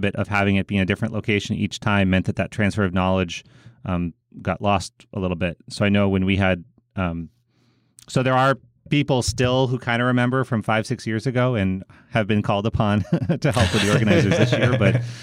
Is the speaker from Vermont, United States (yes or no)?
yes; Vermont, United States; so I'm from Vermont.